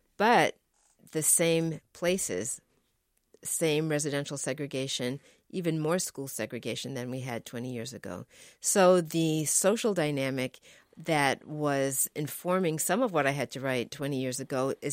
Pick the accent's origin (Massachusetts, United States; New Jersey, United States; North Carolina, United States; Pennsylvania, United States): Massachusetts, United States; Boston; I grew up in Massachusetts, in Boston, where there was court-ordered school desegregation